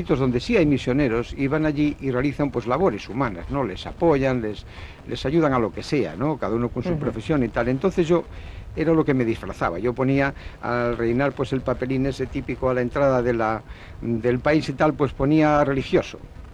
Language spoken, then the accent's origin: Spanish; Asturias, Spain; yo soy asturiano 100%, eso ya se nota, ¿eh?